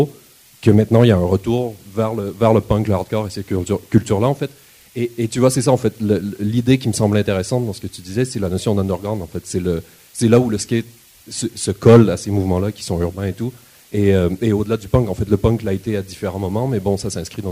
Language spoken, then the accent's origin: French; Montreal, Quebec, Canada; Et chez nous à Montréal récemment